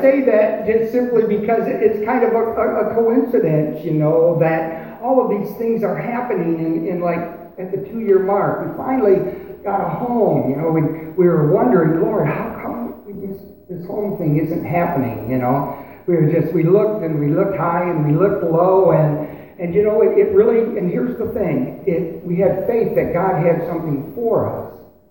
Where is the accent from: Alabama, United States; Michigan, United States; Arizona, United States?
Michigan, United States; also born or lived in western US; I was raised in Michigan, in southeastern Michigan. I was raised there, but I spent a great deal of time out west